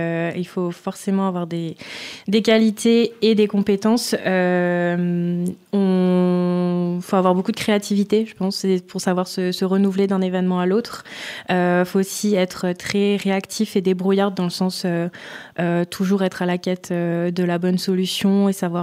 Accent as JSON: {"language": "French", "region": "Grand Est", "country": "France", "lives_now": "Lyon, France", "said": "j'ai 29 ans, je viens du Grand Est et je vis à Lyon depuis 7 ans."}